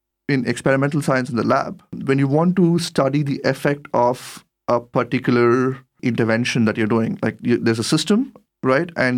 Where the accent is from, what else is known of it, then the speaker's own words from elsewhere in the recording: India; because I come from India, I know how it is there, it is very difficult to socially distance yourself because it's really, really a crowded place.